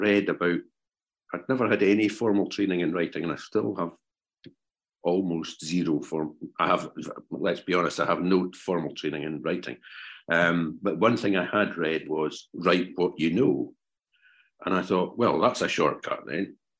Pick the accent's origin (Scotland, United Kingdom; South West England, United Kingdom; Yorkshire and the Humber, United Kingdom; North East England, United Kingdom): Scotland, United Kingdom; It's not me, but I grew up in Fife.